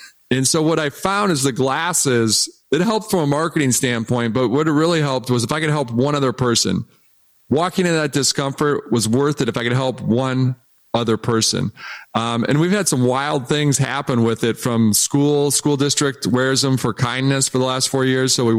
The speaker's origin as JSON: {"language": "English", "town": "Detroit", "region": "Michigan", "country": "United States", "tie": "born or raised there", "said": "you can imagine I grew up in Detroit."}